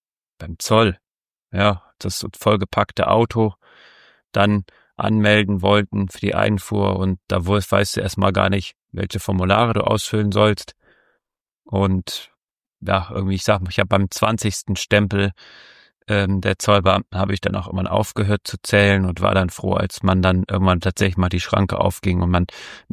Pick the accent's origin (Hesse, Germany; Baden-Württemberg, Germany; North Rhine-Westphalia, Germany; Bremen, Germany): North Rhine-Westphalia, Germany; Düsseldorf; also born or lived in Switzerland; zurück in meine Heimat, ab nach Düsseldorf.